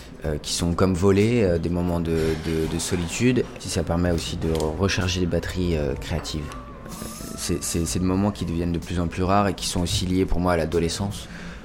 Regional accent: Paris, Île-de-France, France; born there; also born or lived in London; Je suis né à Paris dans le 14e de naissance.

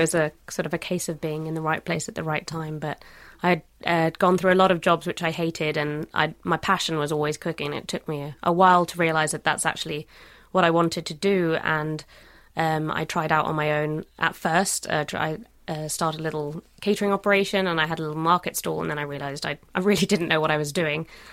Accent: Tuscany, Italy; Well, I grew up in Italy, in Tuscany

